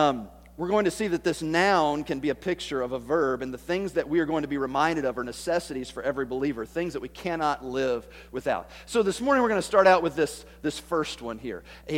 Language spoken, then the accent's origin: English; Tennessee, United States; I am not going to pretend to be an English scholar. I'm from Tennessee, all right?